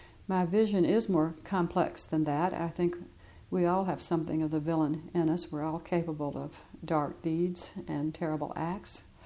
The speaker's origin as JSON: {"language": "English", "town": "Birmingham", "region": "Alabama", "country": "United States", "tie": "born or raised there", "said": "Of course, I was born in Birmingham. I grew up in Birmingham. I was there during the early 60s."}